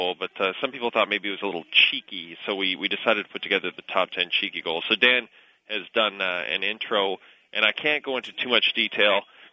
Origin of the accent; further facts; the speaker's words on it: Alberta, Canada; Though I'm from Alberta, where the drinking age is also 18.